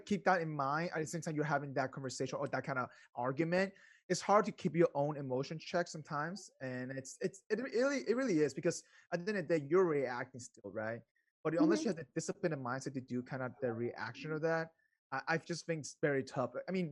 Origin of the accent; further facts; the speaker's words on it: Venezuela; Me growing up in South America, Venezuela, so like my parents ran away from communism as well, and then twice, not just once, twice.